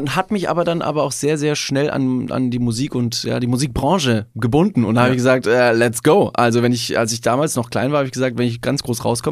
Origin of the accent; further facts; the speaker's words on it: Bavaria, Germany; Also ich komme aus Bayern und habe 12 Jahre im Verein gespielt, Fußball.